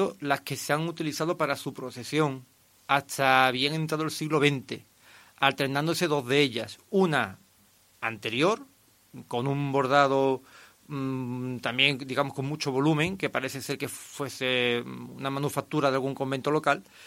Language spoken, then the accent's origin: Spanish; Osuna, Andalusia, Spain; Efectivamente, y porque creo que toda la gente que somos de Osuna somos devotos de él